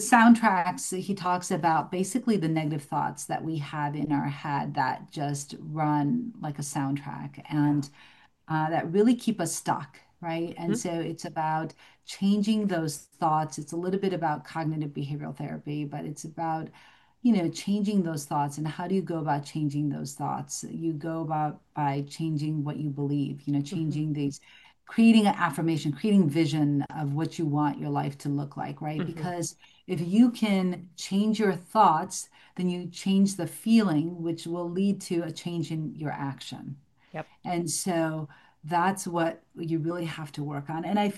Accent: Michigan, United States; Well, you so I grew up in Michigan, so I'm from Michigan.

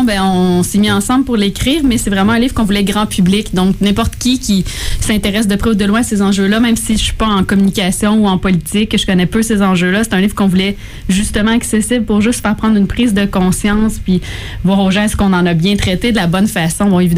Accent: Quebec, Canada; en tant que Québécois qui sommes à l'extérieur pourtant des États-Unis

